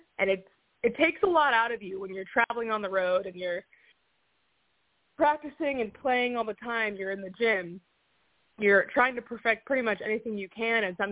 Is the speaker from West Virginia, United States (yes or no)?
no; Toledo, Ohio, United States; now in Orlando, United States; So I'm from Toledo, Ohio. Originally, I now live in Orlando, Florida.